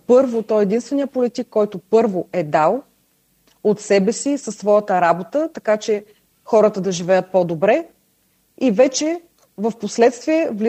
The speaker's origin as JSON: {"language": "Bulgarian", "town": "Plovdiv", "region": "Plovdiv Province", "country": "Bulgaria", "tie": "born or raised there", "said": "Огромен интерес и в моя роден град Пловдив, и в цялата страна."}